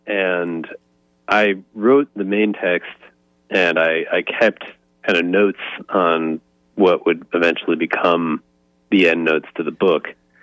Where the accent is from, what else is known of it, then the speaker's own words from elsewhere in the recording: West Hartford, Connecticut, United States; I grew up in West Hartford, and when I was a student at Hall High School